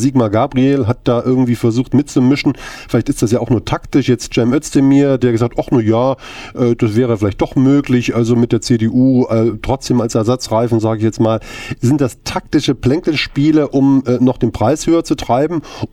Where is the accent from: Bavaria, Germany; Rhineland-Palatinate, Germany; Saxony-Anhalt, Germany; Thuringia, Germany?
Thuringia, Germany; Gera; Hat Moment, ich komme aus Gera.